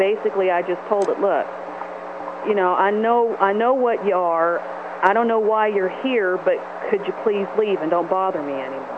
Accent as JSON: {"language": "English", "town": "Portland", "region": "Maine", "country": "United States", "tie": "born or raised there", "said": "the old house that I grew up in Portland, Maine"}